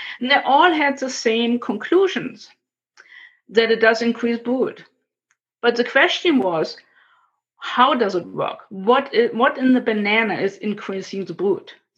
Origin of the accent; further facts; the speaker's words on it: Berlin, Germany; moved away; I was born and raised in Germany, in Berlin. I left after the wall came down with a big chunk of the wall taken with me.